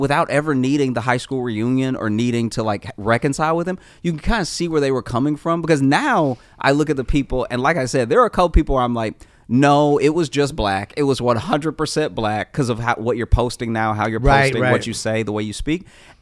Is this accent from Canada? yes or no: no; the South, United States; some of it was just growing up in the South where I was.